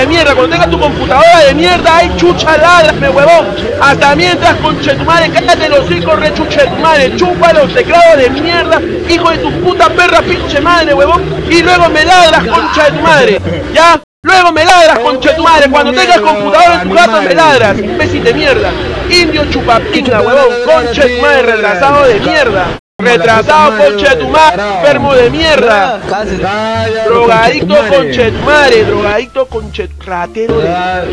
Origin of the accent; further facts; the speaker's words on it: Lima, Peru; Soy de Perú, pe, conchetumadre, de Lima, te saco la puta madre, acá en Chorrío, weón. Acá en Agua Dulce